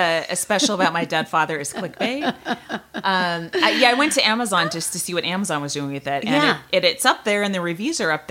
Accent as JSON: {"language": "English", "town": "San Francisco", "region": "California", "country": "United States", "said": "It's one of my favorite rooms. I'm from San Francisco."}